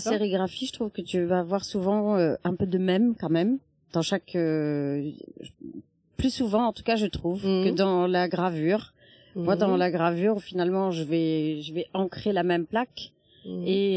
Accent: Normandy, France; Je suis normande, je voudrais dire.

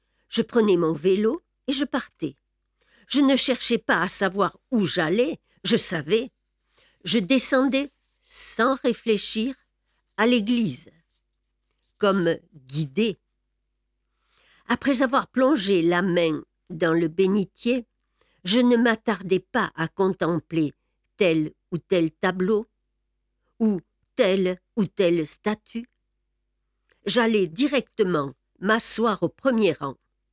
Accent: Auvergne-Rhône-Alpes, France; Saint-Vallier, la ville. Tout était si différent du village de campagne d'où je venais, la belle vallée de la Galaure

